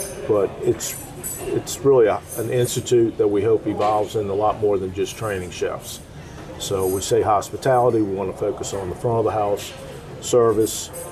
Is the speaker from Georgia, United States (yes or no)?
no; New Orleans, Louisiana, United States; been exposed growing up in New Orleans to just some incredible spirits cocktails.